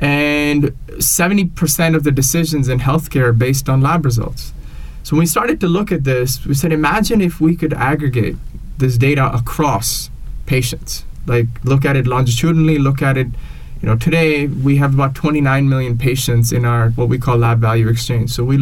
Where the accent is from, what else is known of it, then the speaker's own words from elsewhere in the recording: India; I grew up in India.